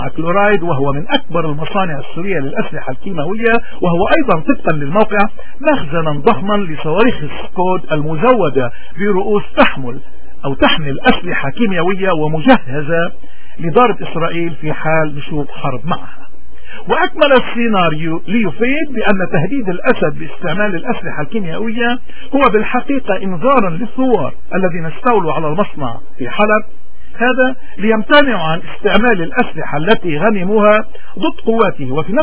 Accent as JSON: {"language": "Arabic", "country": "Lebanon", "said": "اذا نحن كلبنانيين اكثر ناس نحن معنيين بهذا الامر"}